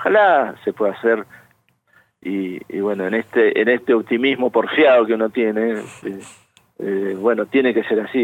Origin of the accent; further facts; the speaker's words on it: Villa Regina, Río Negro, Argentina; born there; now in Zapala, Argentina; por cuestiones de trabajo que le surgieron, nací en otro lugar. Nací en Villa Regina.